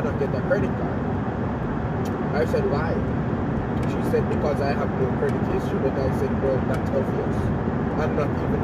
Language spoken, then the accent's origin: English; Jamaica; I told him I'm from Jamaica.